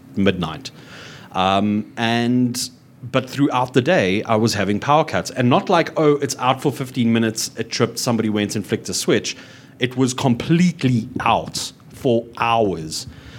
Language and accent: English; South Africa; like, what am I supposed to do as a South African?